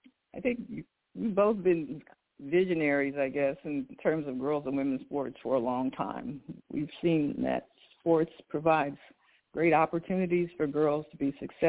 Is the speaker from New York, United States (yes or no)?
no; Des Moines, Iowa, United States; I was actually from Des Moines, Iowa, went to a technical high school